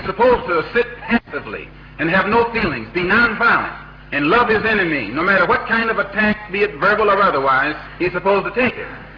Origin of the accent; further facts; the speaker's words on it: United States; I have to point out I'm also an American Negro.